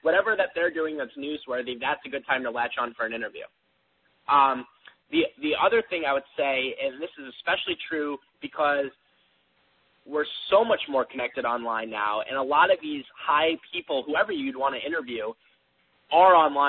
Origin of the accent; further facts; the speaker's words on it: St. Louis, Missouri, United States; I started with, like, random entrepreneurs that I knew in my hometown of St. Louis, Missouri, early on.